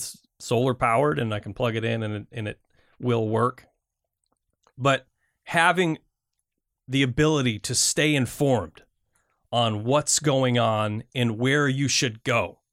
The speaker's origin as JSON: {"language": "English", "region": "Michigan", "country": "United States", "tie": "born or raised there", "said": "So growing up, I grew up in Michigan. We got a lot of tornadoes."}